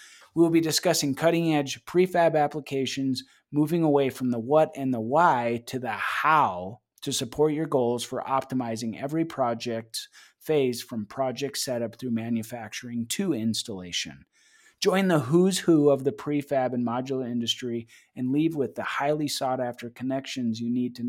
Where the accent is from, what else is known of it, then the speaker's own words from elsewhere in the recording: Denver, Colorado, United States; right here in Denver, Colorado, my hometown